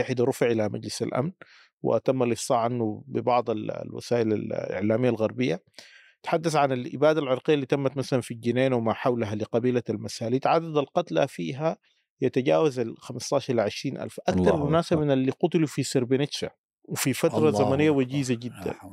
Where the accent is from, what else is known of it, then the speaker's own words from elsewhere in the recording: Sudan; ما زال صارت نمطية عندنا في السودان